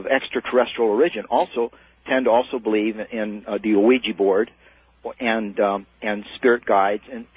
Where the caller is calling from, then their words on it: Pomona, California, United States; I'm from Pomona.